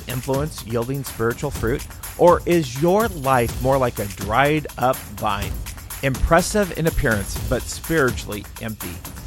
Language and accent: English; Washington, United States; Now, I was raised in the Yakima Valley. We had some vineyards on our farm